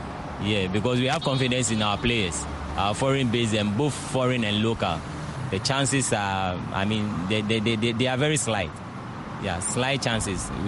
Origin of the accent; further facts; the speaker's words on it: Ghana; I'm a Ghanaian as well, and I believe in my people.